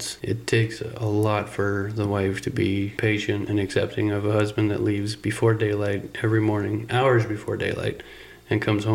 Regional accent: Ohio, United States; where I was born and raised in Ohio. You know, it's a dream of everyone's back there in the Midwest to see the West, to get to experience it.

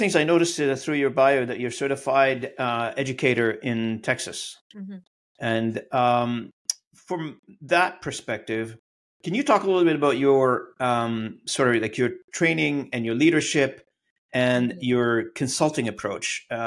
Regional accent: Beirut, Beirut Governorate, Lebanon; moved away as an adult; Ibtissam and I come from, both of us from Lebanon by background. And I grew up in Beirut personally, and I left a long time ago when I was a young man. And so I never been back.

